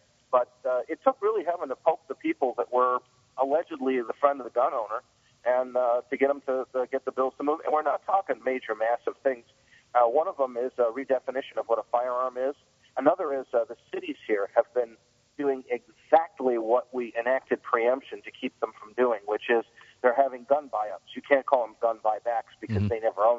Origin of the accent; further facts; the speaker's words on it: Chicago, Illinois, United States; but I'm from Chicago and I've been I've had some glancing involvement in the legal system.